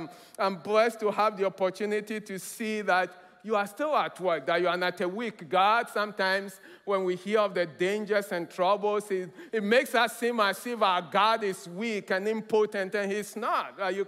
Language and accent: English; Ghana; Again, I grew up in Ghana in the 80s.